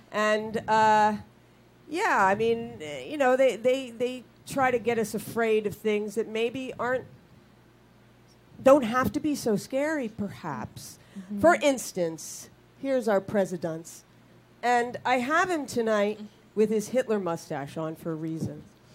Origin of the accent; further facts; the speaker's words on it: Pennsylvania, United States; It also happened in my home state of Pennsylvania